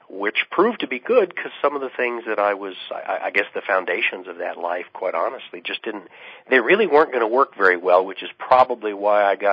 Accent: Albuquerque, New Mexico, United States; I'm from Albuquerque, New Mexico

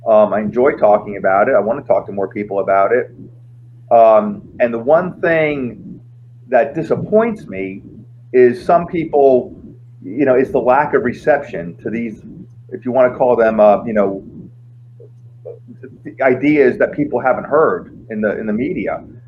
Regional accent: United States; just as a person, and as an American, as a veteran, and as an engineer.

